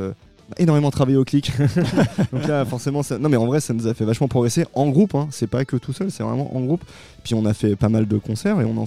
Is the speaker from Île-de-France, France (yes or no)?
no; Troyes, Grand Est, France; born there; On va aller en septembre à Troyes, qui est ma ville natale.